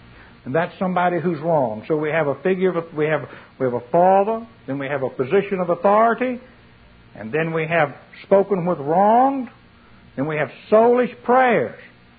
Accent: the South, United States; I remember I was raised in the South.

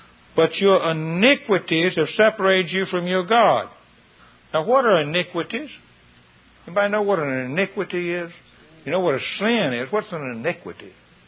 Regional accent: the South, United States; I was raised in the South on a cotton farm.

